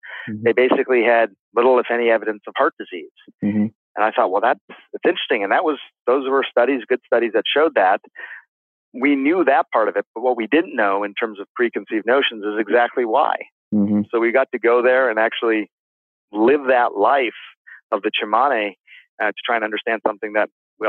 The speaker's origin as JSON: {"language": "English", "country": "United States", "said": "you know, I'm an American doctor. I practice medicine in this system as a neurosurgeon."}